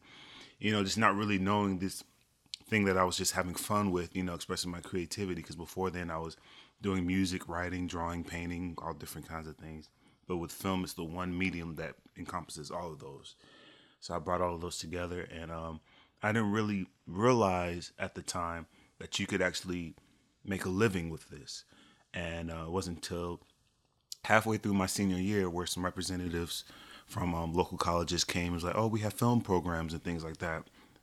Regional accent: Seattle, Washington, United States; So myself and my collaborator by the name of Nikki Wade, we're both from Seattle, actually.

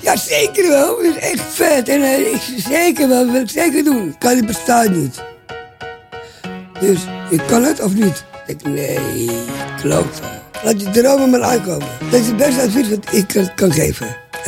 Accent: Almere, Flevoland, Netherlands; Ja, ik ben opgegroeid in Almere.

